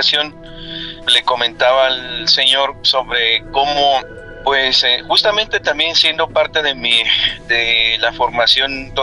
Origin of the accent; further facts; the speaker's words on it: Mexico City, Mexico; now in Aguascalientes, Mexico; Pero soy de allá, del DF, de la Ciudad de México.